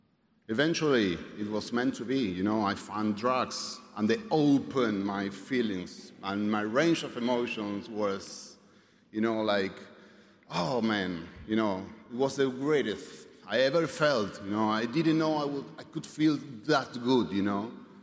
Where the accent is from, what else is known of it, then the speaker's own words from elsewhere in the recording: Argentina; first language Spanish; English is a second language; I'm from Argentina. Thank you, guys. I'll be translating because I think in Spanish.